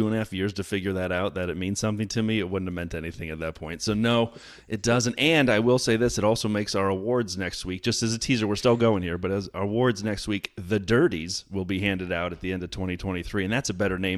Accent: United States; not just because I'm American

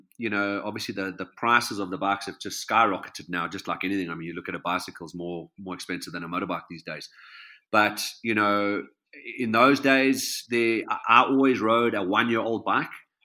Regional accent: Johannesburg, Gauteng, South Africa; I've been Joburg based. I grew up in Joburg, lived in Joburg all my life.

